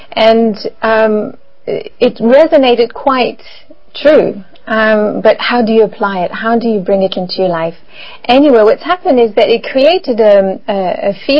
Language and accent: English; French Canada, Canada; I'm from French Canada, as you said, so Catholic background